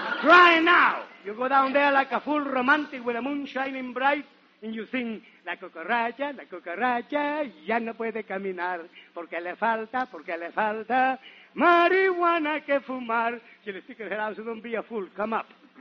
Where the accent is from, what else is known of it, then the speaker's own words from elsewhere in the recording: Nicaragua; English is a second language; I come from Nicaragua. Right near the Panama Canal, we used to have the old Spanish custom.